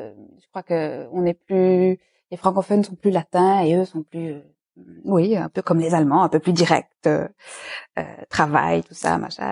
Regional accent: Liège, Wallonia, Belgium; Je suis francophone de Belgique, je ne suis pas française, de Liège, plus exactement. Je suis mariée avec un Belge néerlandophone que j'ai rencontré parce que j'ai travaillé presque 10 ans à Bruxelles.

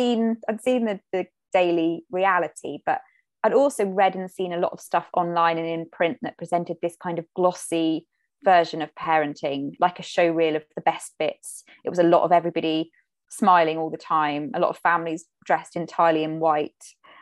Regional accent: South West England, United Kingdom; I grew up in Cornwall

